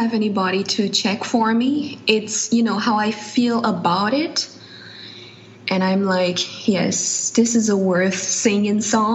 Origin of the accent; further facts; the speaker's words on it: Turks & Caicos Islands; Oh, okay. I am from the Turks and Caicos Islands.